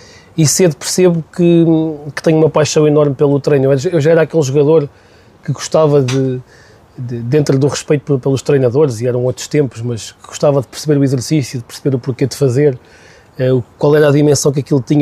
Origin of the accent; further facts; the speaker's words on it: Santarém, Portugal; Eu sou de Santarém e alinho nessa pergunta. Nascido e criado da Moçarria e sempre estudei em Santarém, sou filho da terra.